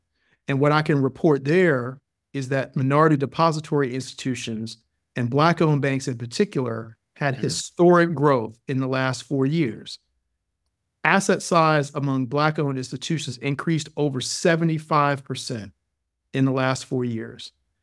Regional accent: Savannah, Georgia, United States; headquartered in Savannah, Georgia, my hometown

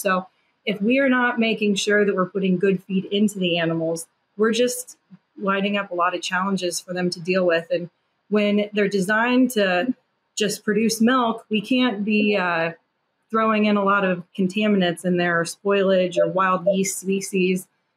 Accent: Iowa, United States; Yeah, I grew up in Northwest Iowa on a pig farm.

